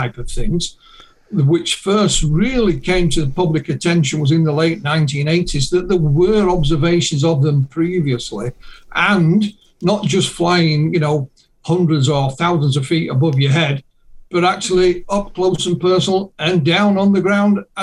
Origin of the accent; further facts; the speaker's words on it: Yorkshire and the Humber, United Kingdom; because me being a Yorkshireman, I've no chance, you know.